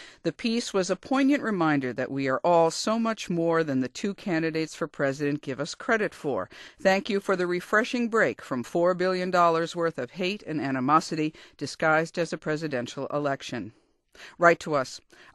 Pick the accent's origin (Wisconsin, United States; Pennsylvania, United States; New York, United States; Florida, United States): New York, United States; Brooklyn; now in San Francisco Bay Area, United States; Though I now live in the San Francisco Bay Area, I was instantly transformed back to my own youth growing up in Brooklyn.